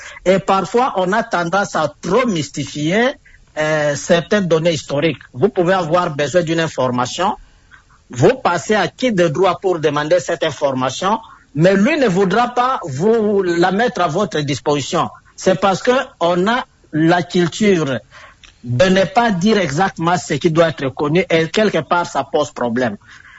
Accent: DR Congo; chez nous, en République démocratique du Congo, nous avons plus une culture de l'oralité

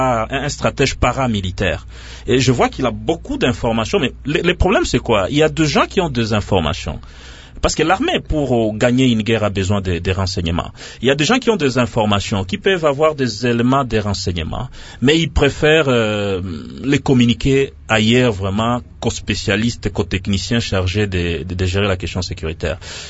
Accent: Walikale, North Kivu, DR Congo; Moi, je suis un élu du Nord Kivu. Hein, je suis de Walikale, mais j'ai des frères qui vivent dans la zone des Beni, et des frères de famille même.

